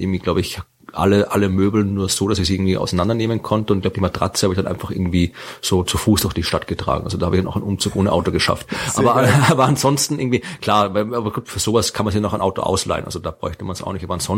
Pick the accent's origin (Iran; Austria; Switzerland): Austria; Lower Austria; Das liegt in der Wachau, ja, also da, wo ich herkomme, aus der Gegend in Österreich. Das ist, Wachau ist so ein bisschen 70 Kilometer westlich von Wien, an der Donau.